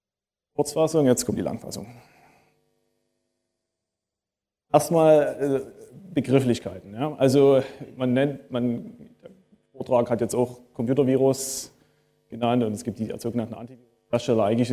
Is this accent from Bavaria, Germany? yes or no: no; Dresden, Saxony, Germany; now in Finland; ich komme ursprünglich aus Dresden, deswegen komme ich gerne mal hier auf Heimaturlaub quasi, immer wieder jedes Jahr nach Chemnitz. Ich wohne mittlerweile in Finnland.